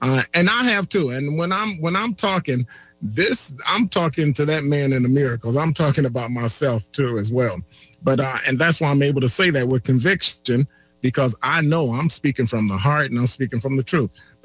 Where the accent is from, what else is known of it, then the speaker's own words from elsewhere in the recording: Chicago, Illinois, United States; So we driving, and I was from Chicago.